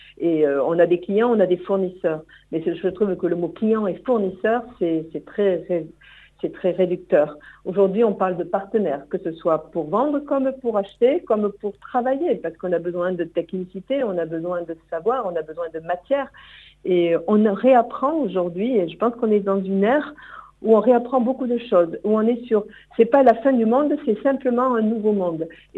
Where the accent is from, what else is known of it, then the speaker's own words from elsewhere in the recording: Occitanie, France; Et nous sommes bien dans les Hautes-Pyrénées et très fiers d'être un Piémont pyrénéen, puisque ben, on est du Piémont, mais on adore nos Pyrénées.